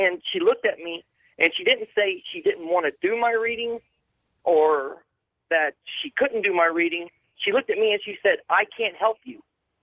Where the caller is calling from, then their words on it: Kissimmee, Florida, United States; I'm calling you from Kissimmee, Florida, but I'm a soldier of the 10th Mountain Division out of Fort Drum, New York, sir.